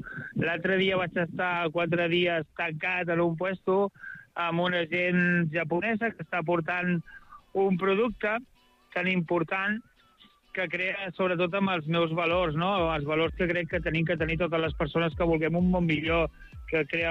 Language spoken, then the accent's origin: Catalan; Catalonia, Spain; Som gent de l'Empordà